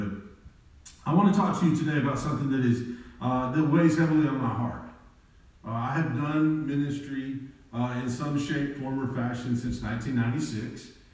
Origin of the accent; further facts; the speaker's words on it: Tuscaloosa, Alabama, United States; And so my family is all from the great state of Alabama. We are from God's country over in Tuscaloosa.